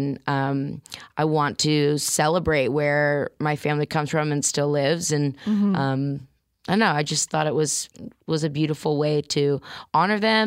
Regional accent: Columbus, Ohio, United States; And, you know, I also spent, like, most of my childhood in Columbus

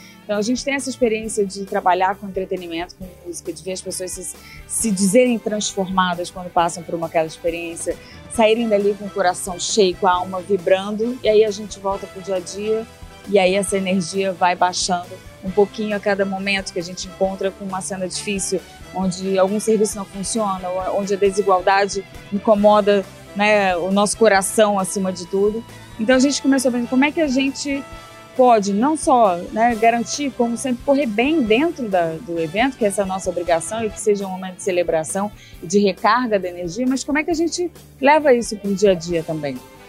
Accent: Brazil; e como brasileira, que sempre tive dificuldade de lidar com as diferenças

